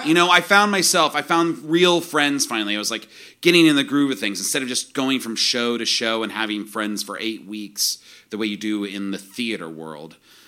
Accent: Illinois, United States; I grew up in the Midwest, too, in central Illinois, and it's shitty

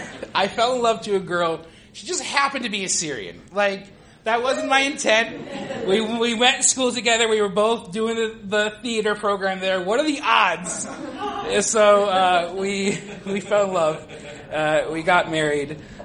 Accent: United States; And as a child growing up in America, the thing that I was always taught was, to be an adult, you got to get a job doing something you love.

